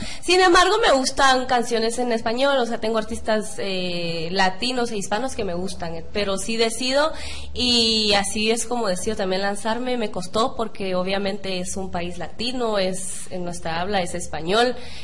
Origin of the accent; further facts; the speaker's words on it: Guatemala; fue cuando me fui a un campamento en el 2004 a Minnesota, que fuimos a representar a Guatemala. Era de ir a representar nuestra cultura como guatemaltecos.